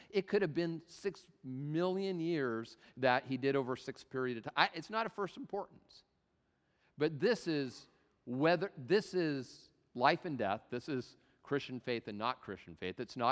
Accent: Tacoma, Washington, United States; I'm from Tacoma. We call that throwing down.

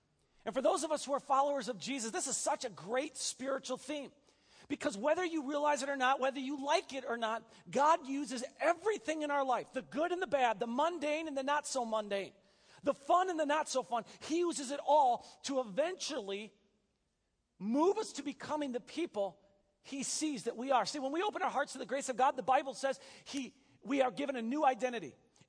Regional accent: Wisconsin, United States; I am from Wisconsin, and so this hot, humid weather is amazing.

